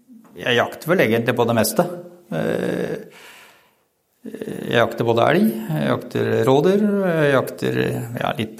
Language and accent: Norwegian; Vikersund, Buskerud, Norway; now in Snarum, Norway; Mm. Født og oppvokst I Vikersund, og nå bor jeg på Snarum.